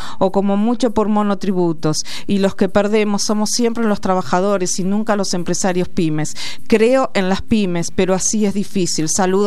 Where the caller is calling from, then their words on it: La Matanza, Buenos Aires Province, Argentina; de La Matanza.